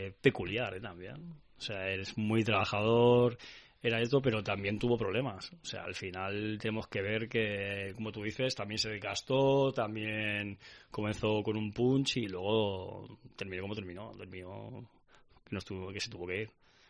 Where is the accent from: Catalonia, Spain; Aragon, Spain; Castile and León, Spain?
Catalonia, Spain; Barcelona; soy catalán, nacido en Barcelona